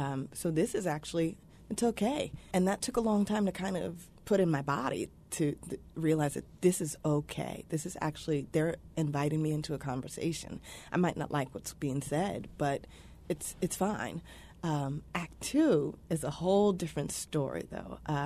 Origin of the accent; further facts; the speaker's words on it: Riverdale, Maryland, United States; I grew up in Riverdale, Maryland.